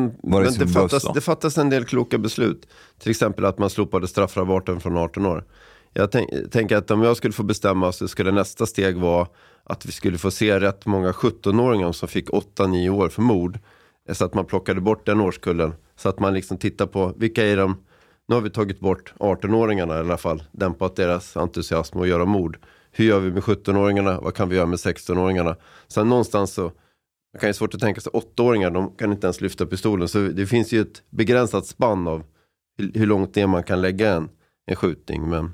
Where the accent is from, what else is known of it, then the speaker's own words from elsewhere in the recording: Värmland, Sweden; accent: Värmland dialect; så tappade jag lite då min värmländska. Jag fick försöka fånga upp den igen.